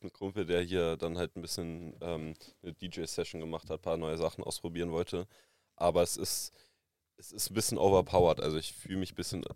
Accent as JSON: {"language": "German", "region": "Berlin", "country": "Germany", "said": "also ja, als Berliner halt, geht man dann halt gerne dann mal auch in die Berliner Großauswahl der Techno-Clubs"}